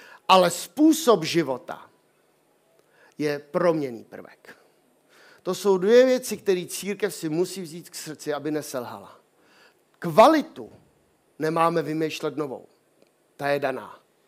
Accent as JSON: {"language": "Czech", "region": "Bohemia", "country": "Czechia", "tie": "born there", "said": "Já ti děkuji, že jsem se narodil v Čechách. V tenhle čas."}